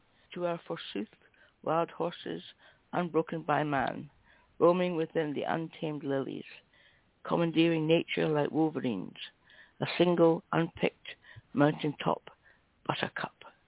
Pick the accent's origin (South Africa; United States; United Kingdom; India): United Kingdom; Scotland; The one thing about being Scottish is when I mispronounce words, you don't know I'm doing it.